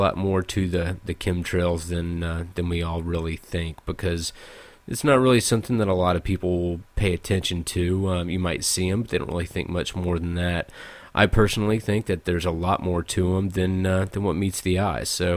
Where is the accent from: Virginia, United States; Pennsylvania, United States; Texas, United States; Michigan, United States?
Virginia, United States; I'm from Virginia. There's, you know, a good amount of mountains that way.